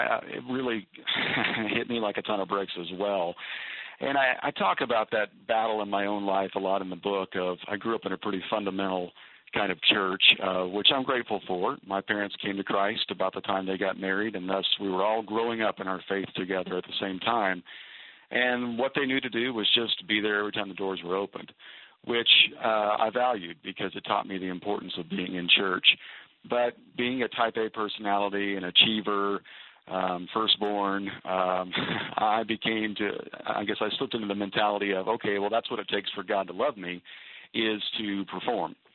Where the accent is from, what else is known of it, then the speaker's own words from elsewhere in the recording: Kansas, United States; moved away as an adult; also born or lived in Missouri / Lexington, United States; now in Valencia, United States; Well, I grew up in Kansas, went to school in Missouri, and then I spent 9 years out in Lexington, Kentucky